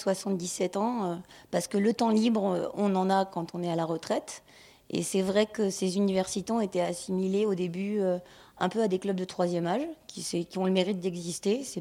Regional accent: Provence-Alpes-Côte d'Azur, France; Moi, je suis une enfant du pays, même si je suis allée voir, j'ai été expatriée ensuite et que j'ai effectivement appris des langues différentes

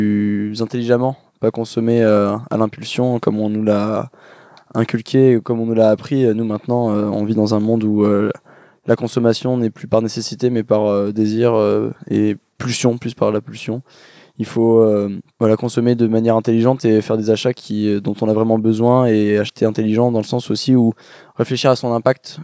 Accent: Provence-Alpes-Côte d'Azur, France; on n'est pas du tout de Salon, on est de Charleval, La Roque-d'Anthéron et à Lens.

